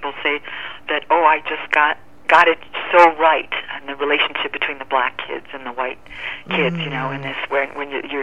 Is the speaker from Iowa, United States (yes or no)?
yes; Iowa, United States; maybe there are some people who didn't read the book when they saw I was from Iowa.